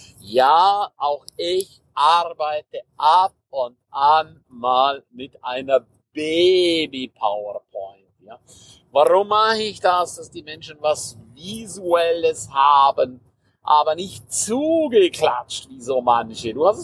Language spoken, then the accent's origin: German; Switzerland; accent: Swiss German; Auch ich habe einen Schweizer Dialekt. Wenn ich aber spreche, dann spreche ich Hochdeutsch.